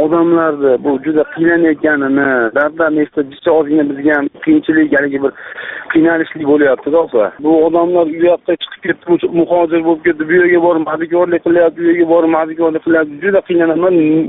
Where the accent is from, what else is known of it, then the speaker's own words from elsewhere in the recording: Kyrgyzstan; Biz ham o'zbekmiz, Qirg'izistonlikmiz.